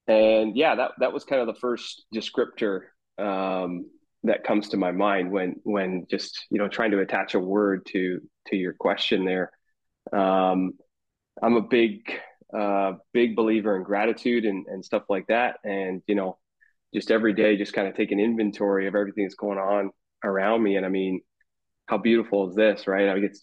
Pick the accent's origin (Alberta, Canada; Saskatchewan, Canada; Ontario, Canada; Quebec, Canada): Ontario, Canada; Hamilton; also born or lived in Toronto; I'm from Ontario originally. I grew up in Hamilton, Ontario. I lived in Toronto for a huge chunk of my life, about 10 years or so. And then in 2021, kind of right in the heat of the pandemic, my partner and I, we sold our house in Hamilton